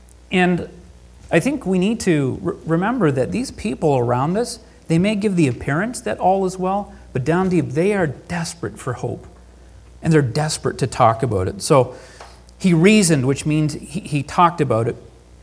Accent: Canada; "Hey, you're not from around here. Where are you from?" I said, "Oh, I'm from Canada."

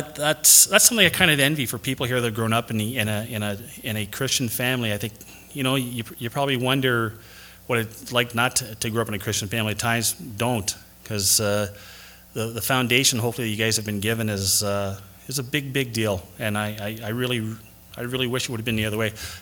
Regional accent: Sudbury, Ontario, Canada; I grew up here in Sudbury. I played a lot of sports. I grew up a long time ago, by the way.

